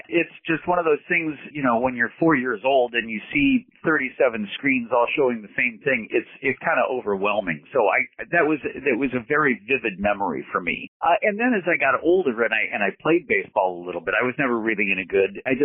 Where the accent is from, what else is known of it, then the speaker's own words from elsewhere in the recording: Detroit, Michigan, United States; I grew up in Detroit.